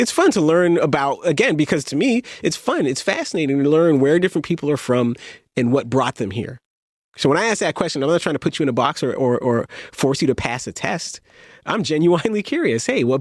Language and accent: English; Mississauga, Ontario, Canada; you asked me where I grew up, Mississauga, right next to Toronto.